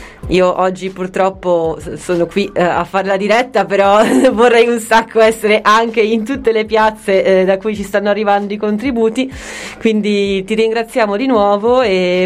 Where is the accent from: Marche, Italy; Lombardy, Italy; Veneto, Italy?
Veneto, Italy; Treviso; io non ero a conoscenza, anche se sono di Treviso, che ci fosse questa targa